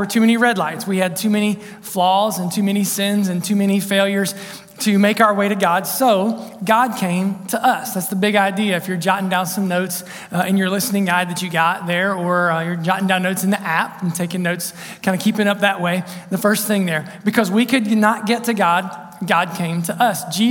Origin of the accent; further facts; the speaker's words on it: South Point, Ohio, United States; I grew up in South Point, Ohio. So we were going back to good old South Point High School for a basketball game one winter's night.